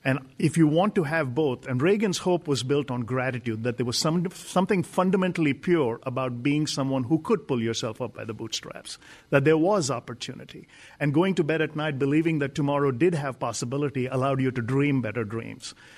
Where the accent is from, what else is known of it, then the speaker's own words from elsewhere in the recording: India; because I grew up in India